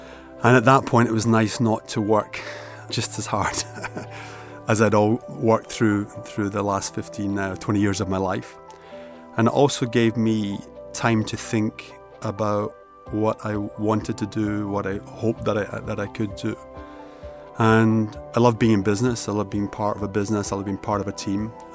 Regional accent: Glasgow, Scotland, United Kingdom; I was born in Glasgow and brought up in Glasgow

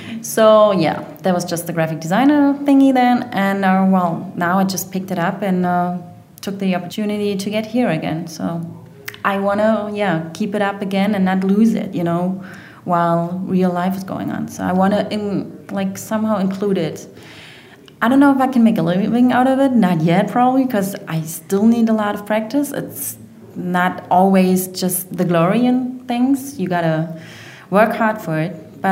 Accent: Berlin, Germany; I'm from Berlin. I'm 32 years old and I'm a graphic designer.

